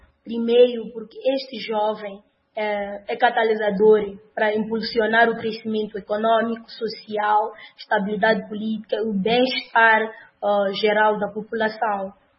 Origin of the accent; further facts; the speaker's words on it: Mozambique; para a minha casa, para a minha terra, Moçambique